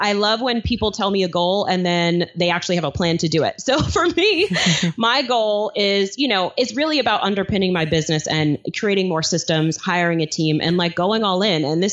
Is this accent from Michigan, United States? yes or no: no; Flushing, New York, United States; like as if I was standing there right now in my apartment that I grew up in Flushing, Queens, New York.